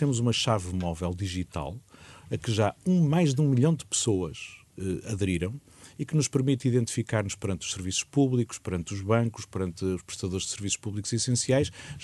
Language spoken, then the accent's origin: Portuguese; Matosinhos, Norte, Portugal; Eu sou do Porto, sou de Matosinhos, melhor dizendo, tenho aqui o meu coração